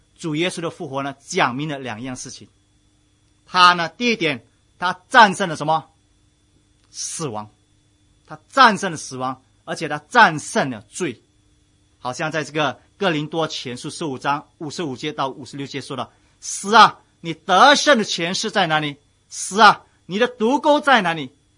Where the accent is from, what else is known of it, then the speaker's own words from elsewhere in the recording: China; 我们中国人，我们有这样子的一个传说